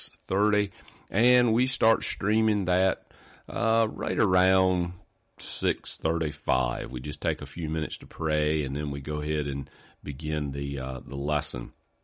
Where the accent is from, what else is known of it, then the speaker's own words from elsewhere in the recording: Deal Island, Maryland, United States; We grew up together down in the Deal Island Chance, Winona area, and went on to high school together.